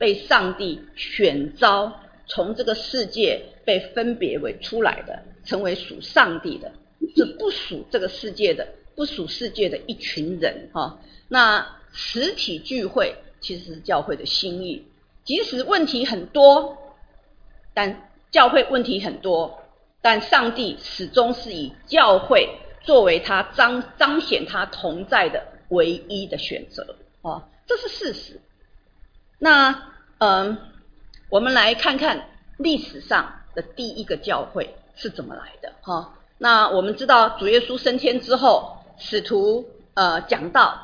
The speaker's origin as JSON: {"language": "Chinese", "country": "Taiwan", "said": "我们台湾人讲世俗人"}